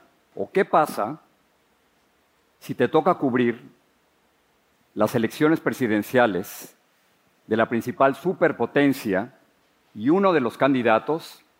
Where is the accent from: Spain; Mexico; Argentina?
Mexico; Mexico City; Crecí en la Ciudad de México, soy el mayor de 5 hermanos